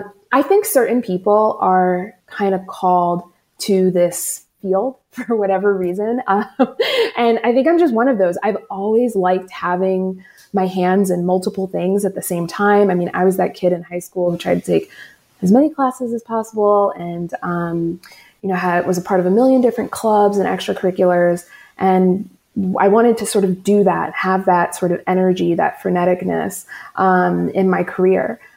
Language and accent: English; Queens, New York, United States; So I'm from New York. I'm from Queens.